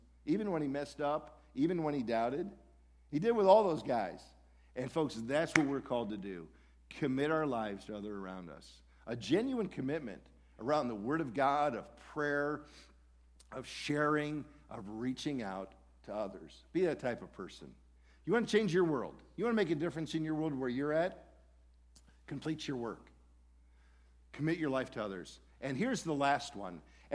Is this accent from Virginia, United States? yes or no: no; Detroit, Michigan, United States; also born or lived in Europe; I grew up in the Detroit area, never went to church growing up. And a good family. My dad was an executive with Ford Motor Company. We actually lived over in Europe for about 5 or 6 years when I was a kid. Came back to the Detroit area.